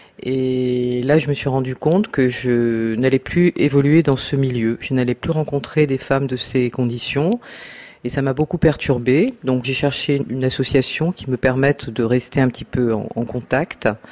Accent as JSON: {"language": "French", "country": "Algeria", "tie": "born or raised there", "said": "Je suis née en Algérie. J'ai vécu à la limite d'un quartier arabe. Je suis donc juive."}